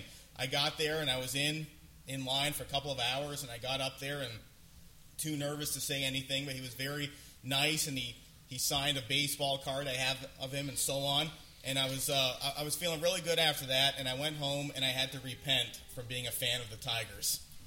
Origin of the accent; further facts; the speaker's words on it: Windsor, Ontario, Canada; Now, most of you know that I grew up in Windsor, Ontario, just a couple hours away.